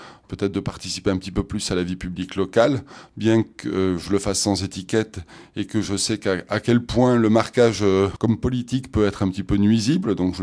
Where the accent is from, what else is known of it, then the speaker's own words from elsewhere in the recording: Toulouse, Occitanie, France; born there; Je suis né à Toulouse, donc j'ai une affection particulière pour le Grand Sud-Ouest en général, où il fait bon vivre, où il y a beaucoup de convivialité.